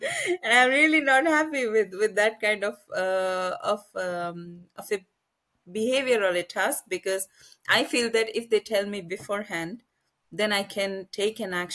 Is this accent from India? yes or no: yes; India; And sometimes it's difficult because I think, and especially as an Indian, I have to say that we Indians cannot take emotions out of the equation.